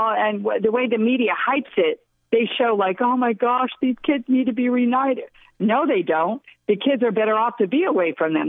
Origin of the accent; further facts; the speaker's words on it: California, United States; because I'm from California, I hop over that border.